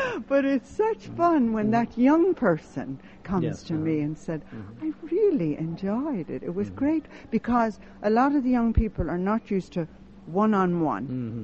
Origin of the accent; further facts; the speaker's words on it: Dublin, Leinster, Ireland; I do funny bits about my family, mm-hmm, and, mm-hmm, about my aunts, and, you know, growing up in Dublin, a lot of comedy in my act.